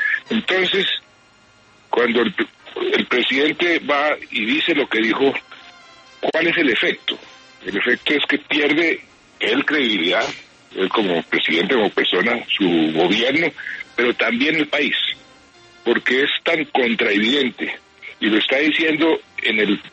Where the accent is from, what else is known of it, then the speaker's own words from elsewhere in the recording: Colombia; a mí me da mucha tristeza realmente como colombiano escuchar eso, sobre todo de mi presidente